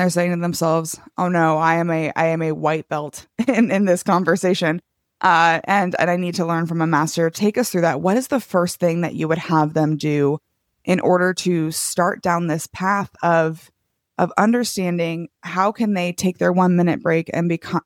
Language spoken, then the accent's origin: English; United States; so I'm an American and we have the well-deserved stereotype of pushing ourselves to the point of burnout